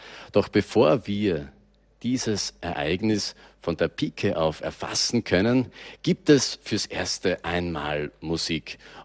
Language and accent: German; Austria; Bei uns in Österreich sagt man ganz kurz Maria Lichtmess